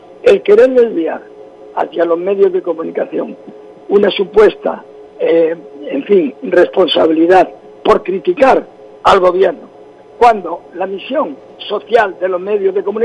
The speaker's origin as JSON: {"language": "Spanish", "region": "Andalusia", "country": "Spain", "said": "a mí como español, como garrochero, como andaluz, pues me llena de tristeza"}